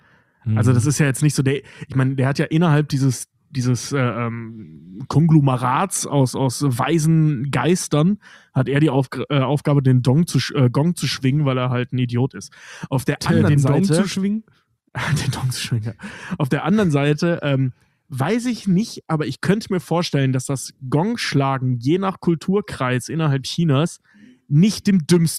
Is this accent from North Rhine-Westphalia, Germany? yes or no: yes; North Rhine-Westphalia, Germany; als Deutscher und gerade jemand, der aus dem Speckgürtel Kölns im sehr weitesten Sinne kommt, also Rheinländer einfach ist